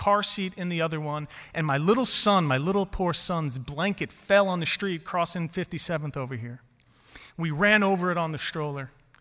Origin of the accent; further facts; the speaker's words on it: New York City, New York, United States; Growing up in New York City, I don't know a lot about oxen.